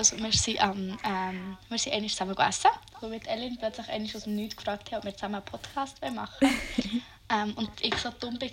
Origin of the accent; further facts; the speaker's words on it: Bern, Switzerland; Und ich komme aus Bern. Aus der schönen Stadt Bern, die viel schöner ist als Basel und viel einen cooleren Dialekt hat als Basel.